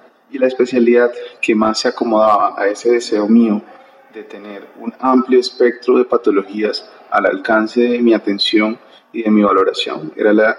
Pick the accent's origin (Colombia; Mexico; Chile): Colombia; Montería, Córdoba; en el sitio de donde yo vengo, donde nace y crece toda mi familia, que es en Montería